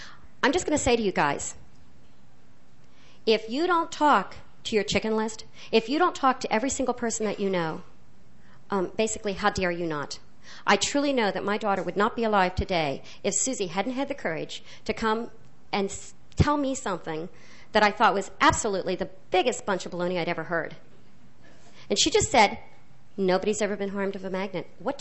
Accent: Virginia, United States; I come from Virginia.

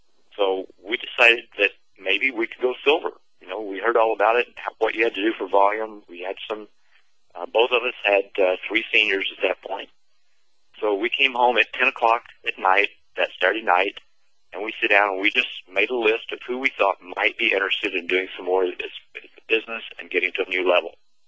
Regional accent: Texas, United States; They're from Texas, and I'm from Texas.

